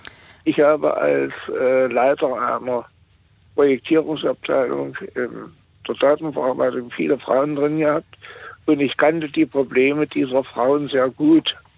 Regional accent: East Germany, Germany; Und habe mir dann vorgestellt, wie es bei uns in Ostdeutschland, damals DDR war

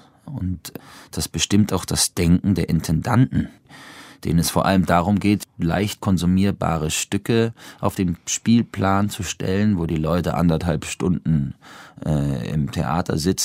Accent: Switzerland; Ich bin ja Schweizer Staatsbürger.

